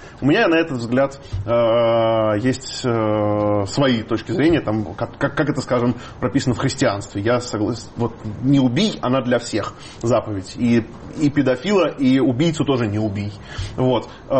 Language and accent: Russian; Russia; Я вырос в России, я говорю на русском языке